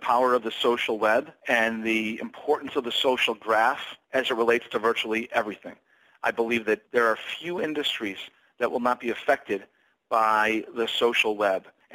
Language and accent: English; Michigan, United States; now in Chicago, United States; Sure. Well, I grew up in Michigan. I grew up not far from where Benzinga is headquartered. And I obviously went to school in Ann Arbor. And Michigan is home for me.